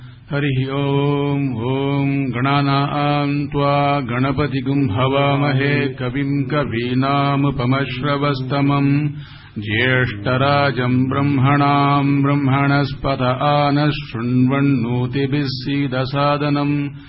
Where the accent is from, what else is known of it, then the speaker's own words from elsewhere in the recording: South India, India; Hindi is a second language; मैं दक्षिण से हूं, मुझे हिंदी इतना अच्छा नहीं आती है।